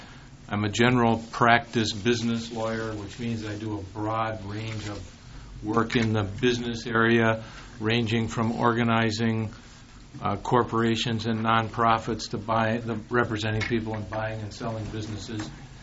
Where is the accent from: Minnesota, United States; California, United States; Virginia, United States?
Minnesota, United States; Duluth; also born or lived in Michigan, United States / St. Paul, United States; I'm from Duluth. I'm a native Minnesotan. I went to school at the University of Michigan and came back here after law school, practiced here in St. Paul for a couple of years, moved to Duluth.